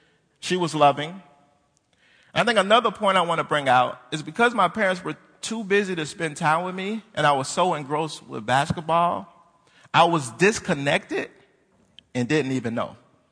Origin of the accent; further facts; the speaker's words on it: Jacksonville, Florida, United States; I grew up in Jacksonville, Florida.